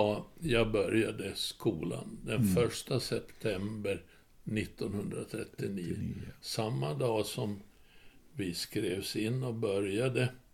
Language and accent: Swedish; Kokkola, Central Ostrobothnia, Finland; Min mor var österbottning och vi bodde i mina 10 första år upp i Karleby i Österbotten. Den stad som tidigare kallades för Gamla Karleby och nu heter bara Karleby. Och min far var nylänning.